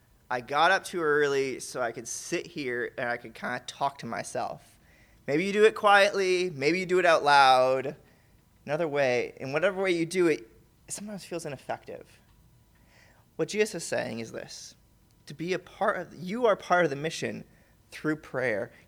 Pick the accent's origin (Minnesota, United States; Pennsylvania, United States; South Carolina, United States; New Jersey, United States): Pennsylvania, United States; Scranton; I'm not from the South, I gotta stop saying that. It's not true, I'm from Scranton, but I've lived in the South for the last 8 years